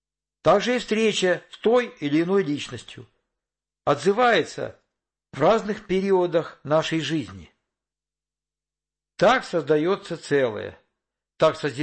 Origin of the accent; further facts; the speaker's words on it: Dmitrovka, Donetsk Oblast, Ukraine; Родился я на Донбассе, в 20 километрах от Донецка. Детство прошло в деревне Дмитровка.